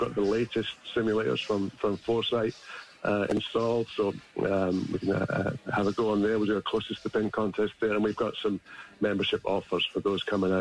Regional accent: Scotland, United Kingdom; accent: Scottish; Yeah, it's not a bad thing to have a Scottish accent in the golf business, I will say that.

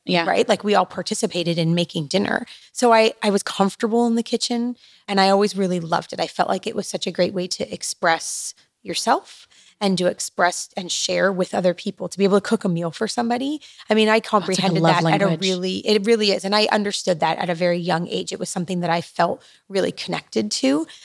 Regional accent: California, United States; also born or lived in East Coast, United States; So I was born on the East Coast, and it's crazy because I moved to Southern California when I was about 4.

